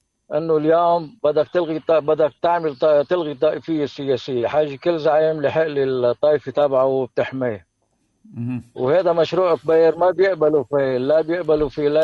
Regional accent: Lebanon; أما نحن كلبنانية ما عم نحكم حالنا،

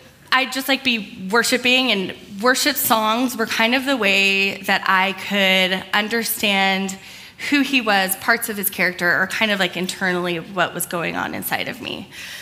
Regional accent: Irvine, California, United States; I grew up out in Irvine.

